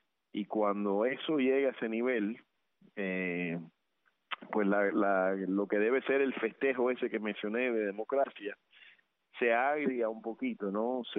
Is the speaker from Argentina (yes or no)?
no; United States; Yo como cubano-americano, me sentí insultado por ambos lados.